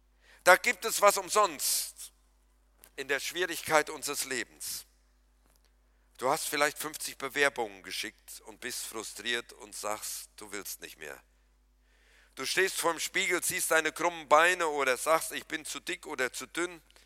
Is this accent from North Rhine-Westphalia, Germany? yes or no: yes; Krombach, North Rhine-Westphalia, Germany; wir haben bei uns in der Heimat in Krombach einen Bierbrunnen im Dorf.